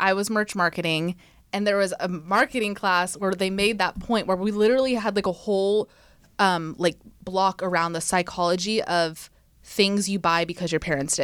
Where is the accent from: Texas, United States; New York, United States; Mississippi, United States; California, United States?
California, United States; The first place I moved was actually San Francisco. So I grew up in the East Bay.